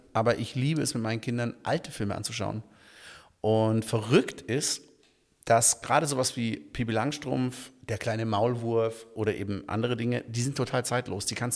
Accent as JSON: {"language": "German", "region": "Baden-Württemberg", "country": "Germany", "tie": "born or raised there"}